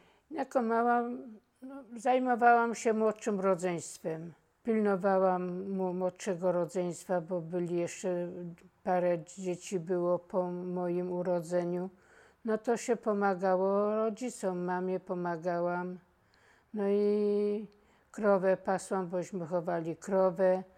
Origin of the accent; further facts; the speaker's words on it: Kraków, Lesser Poland, Poland; No i urodziłam się w Bronowicach Małych, wychowałam się też w Bronowicach Małych, no i dalej mieszkam w Bronowicach Małych. Tylko że przedtem byłam na ulicy Pod Strzechą, a od 1962 roku mieszkam na ulicy Pasternik.